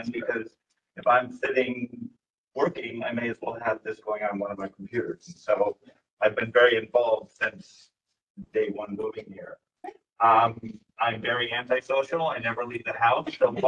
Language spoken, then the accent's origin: English; Illinois, United States; also born or lived in Los Angeles; now in Westland, United States; I moved to Westland about a year and a half ago. I'm originally from Illinois. I grew up in a small town right about the same size as Westland, and spent the last 35 years in Los Angeles